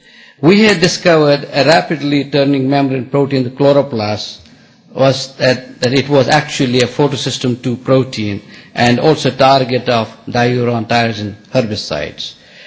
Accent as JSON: {"language": "English", "region": "Jammu and Kashmir", "country": "India", "tie": "born there", "also_born_or_lived": "Baroda / Adelaide", "said": "I was born in Kashmir in India, and I obtained my master's degree in biochemistry and PhD in microbiology from the University of Baroda in India."}